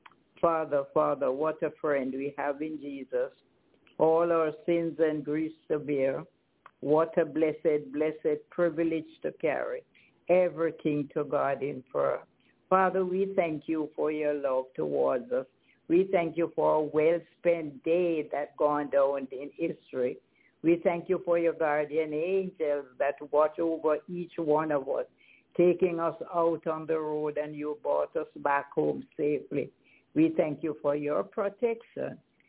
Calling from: Kingston, Jamaica; I'm calling from Kingston, Jamaica. Myself here and Sister Annie.

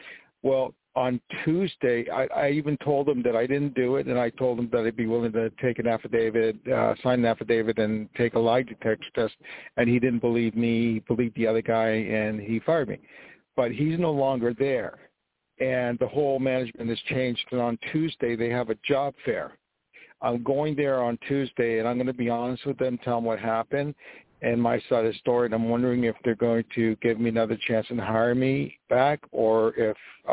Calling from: New York, United States; Okay, Robin, so … I'm calling from New York.

